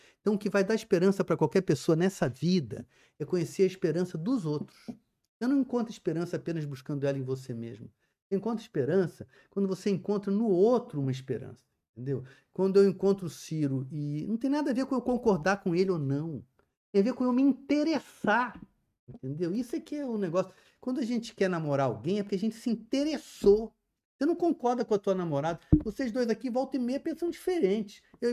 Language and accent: Portuguese; Rio de Janeiro, Brazil; Eu sou do Rio de Janeiro, então eu falo desse.